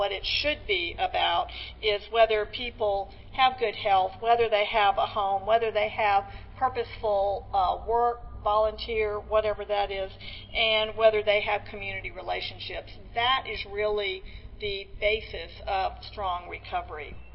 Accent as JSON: {"language": "English", "town": "Atlanta", "region": "Georgia", "country": "United States", "said": "I'm from Atlanta, and people referred to going to Grady Hospital as going to the Grady's, like it was somebody's house."}